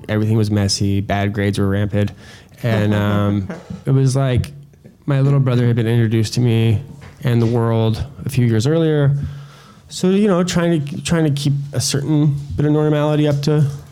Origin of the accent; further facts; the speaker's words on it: Depoe Bay, Oregon, United States; Yeah, from where I grew up, Depot Bay.